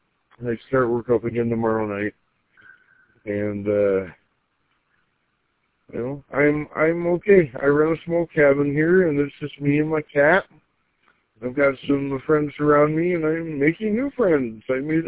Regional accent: Gaylord, Michigan, United States; also born or lived in Grand Rapids; now in Indian River, United States; I was raised up in Gaylord. I was born in Grand Rapids, ultimately, but we moved to Gaylord in 69 when it was a super, super quiet community

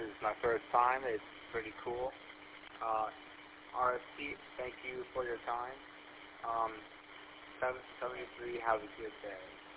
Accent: Troy, Michigan, United States; Down in Troy, I'm from Troy, Michigan.

